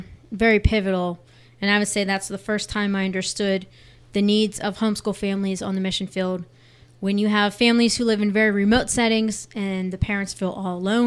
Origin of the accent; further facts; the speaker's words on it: Pennsylvania, United States; I grew up in Pennsylvania, and I went to Geneva College, and it was there where I studied elementary and special ed